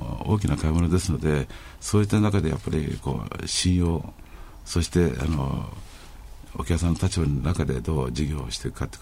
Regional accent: Okinawa, Japan; 僕ら夫婦とも沖縄ですので、子供たちはここで生まれ育っていますので

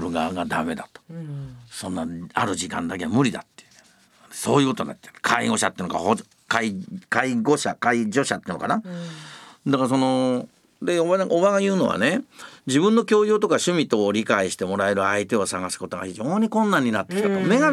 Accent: Tokyo, Japan; born there; 東京にその僕は前あの東京の生まれだって話前かしで

